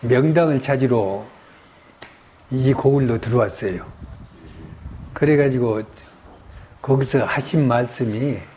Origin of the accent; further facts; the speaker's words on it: Jami village, South Korea; 한 8대가 여기서 자랐어요.